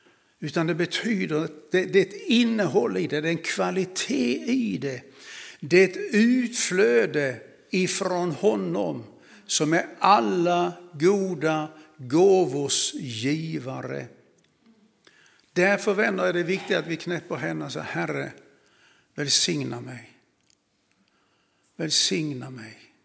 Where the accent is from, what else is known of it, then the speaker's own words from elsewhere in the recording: Sweden; Och så ska man då försöka på engelska säga att jag kommer från Sweden.